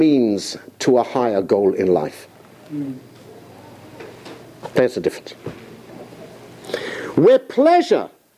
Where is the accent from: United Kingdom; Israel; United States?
Israel; has visited where I come from Eretz Yisrael, from the land of Israel.